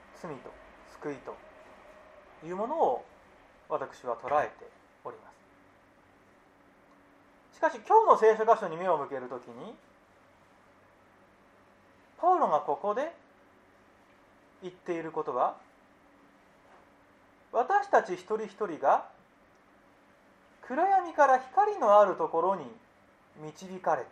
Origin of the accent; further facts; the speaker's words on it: Yamanashi, Japan; born there; 私は山梨の生まれでして、山梨県に鳴沢村という村がありまして